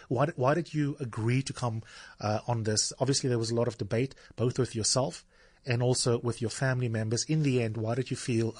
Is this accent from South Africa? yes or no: yes; South Africa; my intuitions as a South African, not just as a black South African, but as a South African full stop